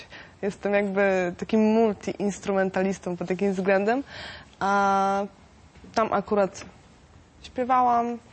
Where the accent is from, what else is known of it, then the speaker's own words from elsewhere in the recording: Wrocław, Lower Silesian Voivodeship, Poland; ja z Wrocławia, on z Poznania, spotkaliśmy się w Kalwarii Pacławskiej, więc moi rodzice stamtąd pochodzą